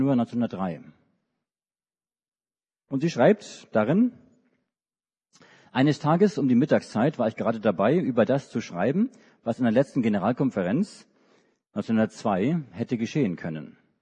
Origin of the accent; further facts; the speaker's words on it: Hamburg, Germany; also born or lived in Schleswig-Holstein / Berlin / Darmstadt; now in Leonberg, Germany; Ich komme ursprünglich aus Hamburg. Ich bin in Hamburg geboren, in Hamburg aufgewachsen, auch in Schleswig-Holstein teilweise. Auch in Berlin habe ich mal gewohnt und in Darmstadt studiert.